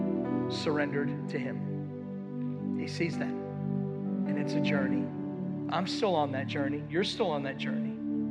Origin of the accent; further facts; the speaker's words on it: New York, United States; you just laid on the horn because I'm from New York.